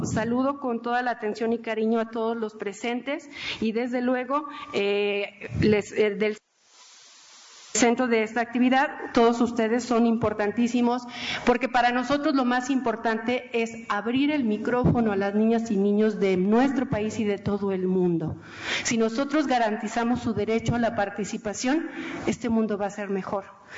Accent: Cuautitlán Izcalli, State of Mexico, Mexico; yo viví toda mi adolescencia en Izcalli, de allá vienen, ¿verdad? De Cuautitlán, Izcalli, por allá me crié con mis tres hermanas

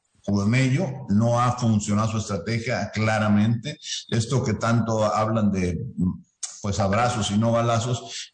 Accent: Veracruz, Mexico; El sur de México es de donde yo soy, de Veracruz

